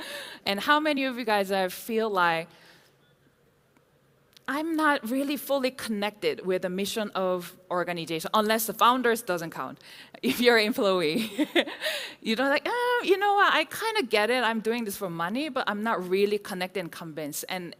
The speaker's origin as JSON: {"language": "English", "country": "South Korea", "second_language": "English", "said": "I am from Korea, living in different parts of the world."}